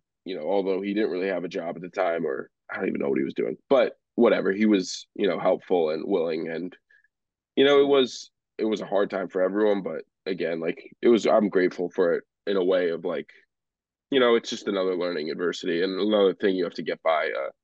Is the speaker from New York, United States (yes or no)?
yes; New York, United States; I'd probably say 2019 in Barclays, just because I'm from New York. So getting to work in New York City as a media member